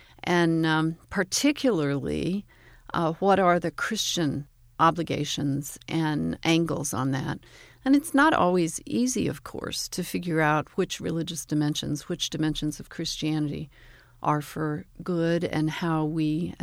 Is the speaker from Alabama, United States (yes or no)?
yes; Alabama, United States; Well, I grew up in Alabama. Mm-hmm. I grew up in rural Alabama, so it's something of a surprise that I globetrot.